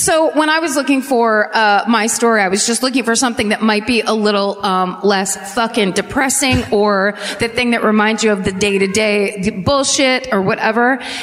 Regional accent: France; I'm from France, so I don't really know how to say your city's names.

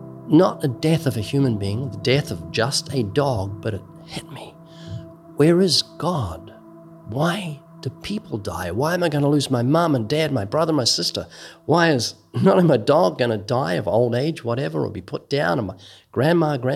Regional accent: New Zealand; born there; Yeah, I was born twice in New Zealand. First time I was born was to a family that wasn't at all, quote, religious.

